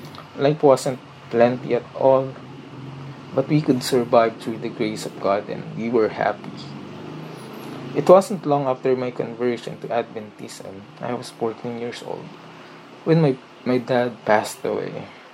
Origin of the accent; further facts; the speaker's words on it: Philippines; I'm 29 years old and I'm from the Philippines.